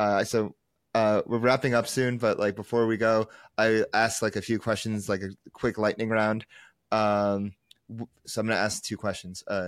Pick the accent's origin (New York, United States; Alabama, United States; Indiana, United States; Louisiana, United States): New York, United States; I was walking with my friend from my hometown in New York who lived in Brooklyn.